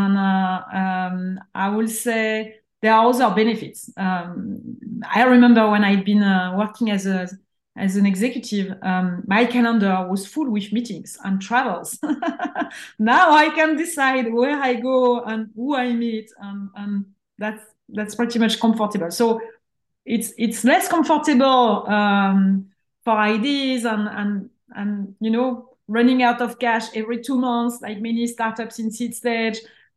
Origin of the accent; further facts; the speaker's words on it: France; English is a second language; now in California, United States; I'm French, as you can see my accent, living in California